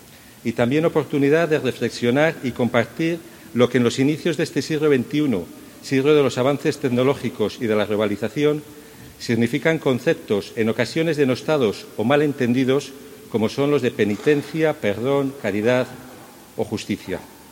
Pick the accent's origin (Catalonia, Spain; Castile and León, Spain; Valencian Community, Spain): Castile and León, Spain; Valladolid; creo que para la mayoría de los que somos de Valladolid representa uno de los momentos cumbres de la Semana Santa